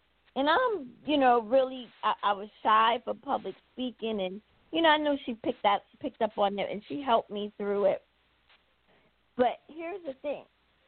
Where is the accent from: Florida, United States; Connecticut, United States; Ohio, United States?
Florida, United States; Tampa; So initially, I started to chime in, hey, I'm from Tampa, and then we built that, I guess, audience level from my perspective.